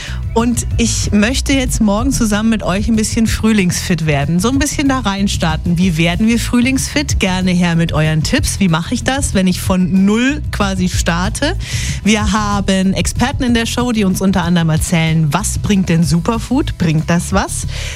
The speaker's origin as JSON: {"language": "German", "region": "Bavaria", "country": "Germany", "said": "Ich glaube nicht, ich komme ja aus Franken, aber ich glaube, da war ich noch nicht."}